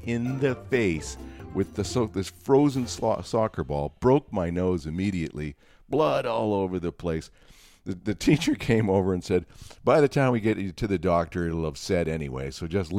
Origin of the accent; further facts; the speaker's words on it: Edmonton, Alberta, Canada; growing up in Western Canada, in Edmonton, Alberta, Canada